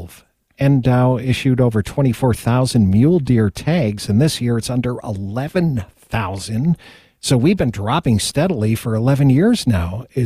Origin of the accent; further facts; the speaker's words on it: New York, United States; You know what they do in my hometown in upstate western New York? Squirrel hunting.